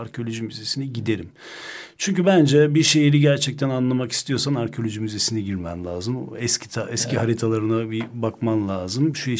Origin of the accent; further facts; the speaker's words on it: Munich, Bavaria, Germany; Burada doğdum, burada büyüdüm.